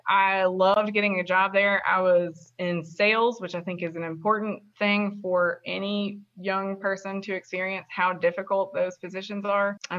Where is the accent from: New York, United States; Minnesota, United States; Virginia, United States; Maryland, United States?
Virginia, United States; So I grew up in Wythe County. So that's about an hour south of Roanoke.